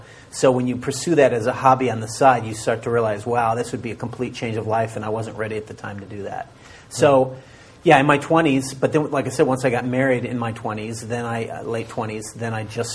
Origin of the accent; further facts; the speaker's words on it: Chicago, Illinois, United States; I grew up in the suburbs of Chicago.